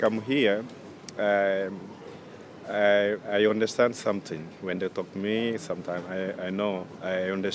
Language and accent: English; Portugal; English is a second language; now in United Kingdom; I'm from Portugal.